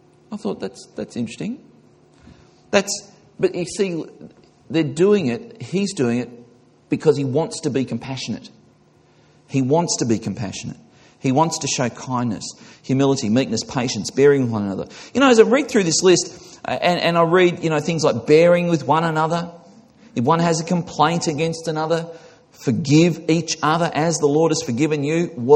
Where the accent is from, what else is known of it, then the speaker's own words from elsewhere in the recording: Australia; he was surprised, not being Australian, not being familiar with our culture, he was surprised at the fact that people gave flowers.